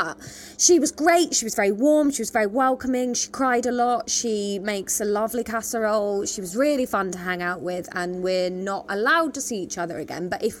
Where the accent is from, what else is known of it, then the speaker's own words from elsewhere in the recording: Taunton, South West England, United Kingdom; Well, Taunton in Somerset, yeah.